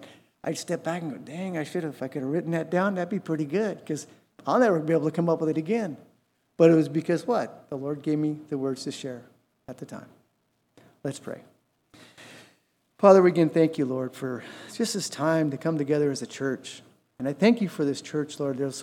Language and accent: English; Covina, California, United States; when we were growing up in Covina